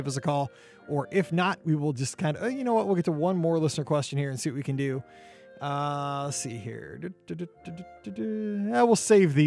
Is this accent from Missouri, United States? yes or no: yes; St. Louis, Missouri, United States; I'm from St. Louis.